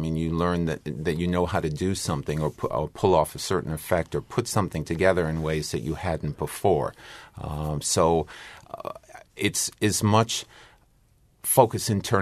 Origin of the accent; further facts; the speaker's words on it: New York City, New York, United States; I grew up in New York City.